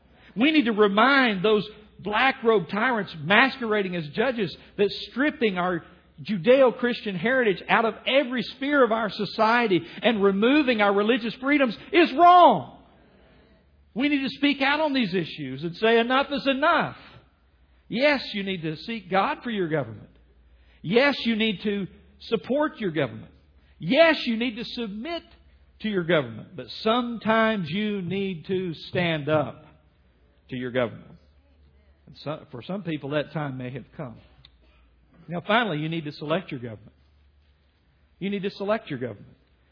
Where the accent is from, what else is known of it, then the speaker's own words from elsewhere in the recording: Tennessee, United States; I'm from Tennessee, I can do that one.